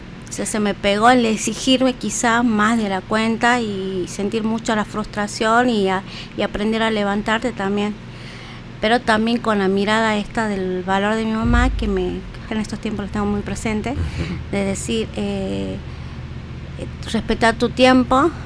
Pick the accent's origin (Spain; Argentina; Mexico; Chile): Argentina; Salvador Mazza, Salta; now in Tucumán, Argentina; yo vengo de Salta, de Salvador Massa. Yo terminé el secundario, me becaron para venir a estudiar acá.